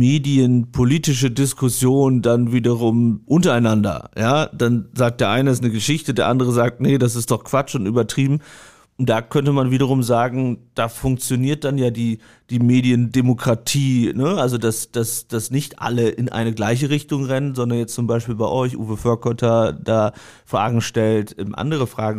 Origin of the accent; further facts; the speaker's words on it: Lower Saxony, Germany; born there; ich komme aus Ostfriesland, gebürtig